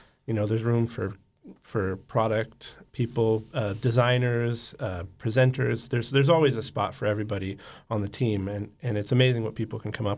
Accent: Juneau, Alaska, United States; also born or lived in Bay Area; So I grew up in Juneau, but I recently moved back from the Bay Area

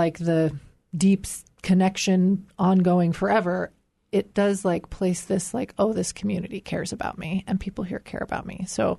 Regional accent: Gustavus, Alaska, United States; I grew up in a very, very small community. Anyone who knows me here knows that I grew up in Gustavus.

